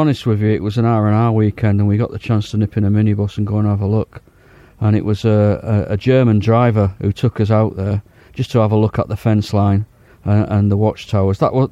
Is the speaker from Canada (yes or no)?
no; Hull, Yorkshire and the Humber, United Kingdom; I was born in Hull, brought up in Hull.